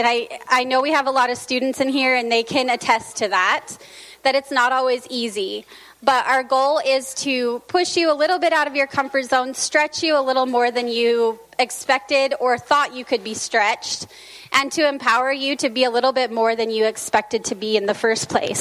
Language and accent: English; Salt Lake City, Utah, United States; now in Washington, United States; I am not from Washington. I'm actually from Utah. I just came here from Salt Lake City about a month ago, and I felt very welcome here in Washington, so thank you very much.